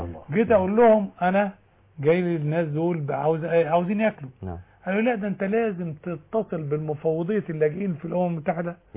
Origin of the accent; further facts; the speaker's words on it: Egypt; إحنا عندنا في مصر بس 200,000 طبيب